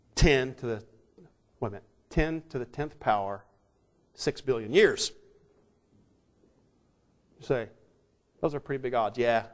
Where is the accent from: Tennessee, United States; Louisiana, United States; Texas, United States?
Texas, United States; Now I'm from Texas. Texas is big.